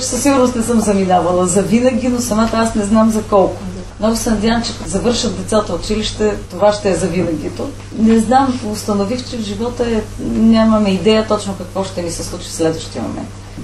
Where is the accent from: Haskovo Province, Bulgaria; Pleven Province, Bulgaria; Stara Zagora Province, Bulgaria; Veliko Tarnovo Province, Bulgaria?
Pleven Province, Bulgaria; Pleven; also born or lived in Paris / Sofia / Moscow; Аз съм живела 5 години в Париж като студентка, след това в София, след това в Париж, а всъщност съм от Плевен.